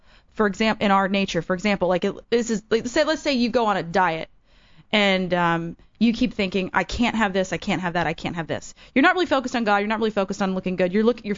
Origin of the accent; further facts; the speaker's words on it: Bible Belt, United States; I grew up in the Bible Belt, right, and I didn't really grow up totally going to church